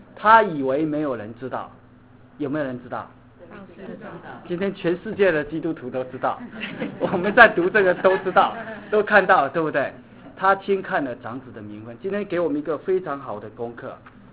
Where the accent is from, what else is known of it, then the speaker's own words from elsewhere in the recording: China; 我们中国人经常说我快死了，我累死了，累昏了